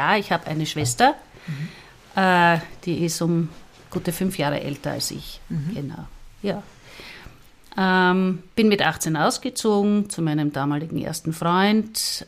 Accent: Graz, Styria, Austria; Ja, also ich komme aus Graz. Ich bin vor ziemlich genau 60 Jahren in Graz Maria Trost geboren worden, in der Maria Troster Straße.

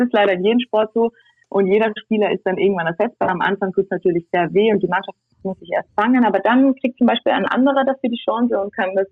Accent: Tyrol, Austria

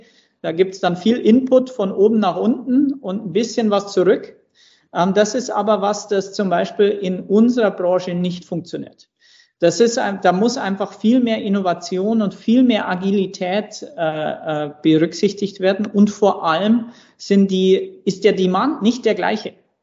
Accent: Bavaria, Germany

